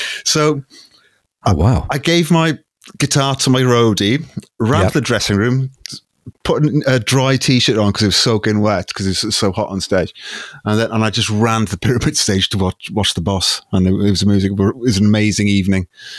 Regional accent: Wales, United Kingdom; When I was growing up, obviously growing up in Wales is very big rugby country.

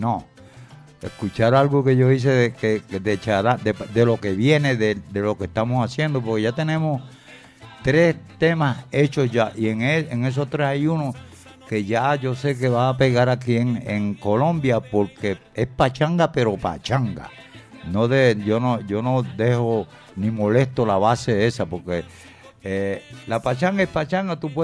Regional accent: New York, United States; yo crecí en Nueva York en la música

